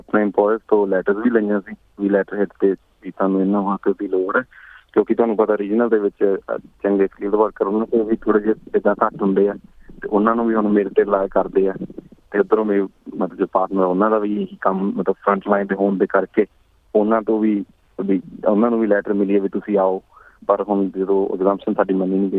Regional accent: Faridkot, Punjab, India; now in Australia; ਹਾਂਜੀ ਮੈਂ ਆਪਣਾ ਸਕਿੱਲ ਵੀਜ਼ਾ 'ਤੇ ਹਾਂ, ਜਿਹੜੇ ਸਭ ਕਲਾਸ ਹੈਗੀ 489, ਅਤੇ ਮੈਂ ਪੰਜਾਬ ਤੋਂ ਆਪਣੇ ਫਰੀਦਕੋਟ ਜ਼ਿਲ੍ਹੇ ਤੋਂ ਗੱਲ ਕਰ ਰਹੇ ਹਾਂ।

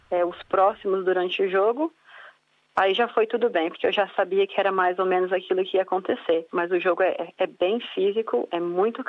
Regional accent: Brazil; Um esporte diferente do que o que a gente cresceu jogando no Brasil e no Sul da América.

